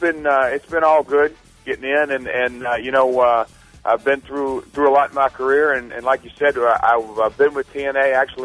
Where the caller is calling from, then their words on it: Nashville, Tennessee, United States; I am calling from Music City, USA.